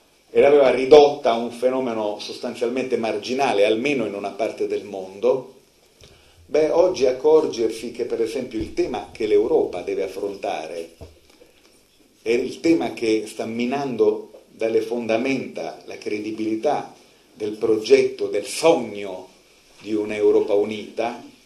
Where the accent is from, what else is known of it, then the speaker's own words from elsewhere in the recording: Apulia, Italy; Mi sono trovato in diverse parti del mondo a cercare di comunicare con pugliesi, gente della mia terra